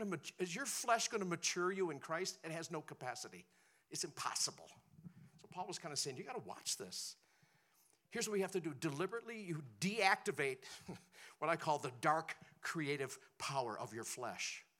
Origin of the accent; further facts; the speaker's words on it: Montana, United States; I'm from Montana.